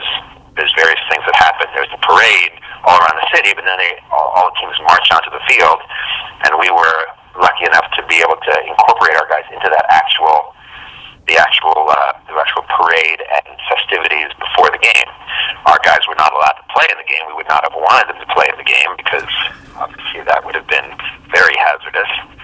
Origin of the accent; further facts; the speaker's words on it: United States; I'm the American surrounded by the Florentines.